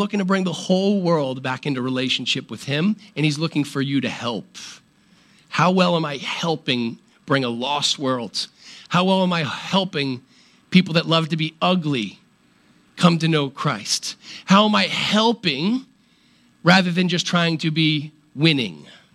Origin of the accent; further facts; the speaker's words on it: Virginia, United States; born there; I'm allowed to say y'all because I was born in Virginia.